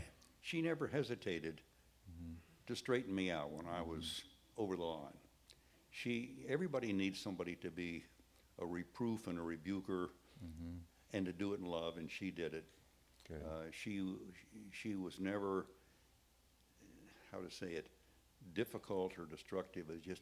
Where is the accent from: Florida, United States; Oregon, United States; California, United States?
Florida, United States; You know, I'm from Florida's Gold Coast, family of professionals.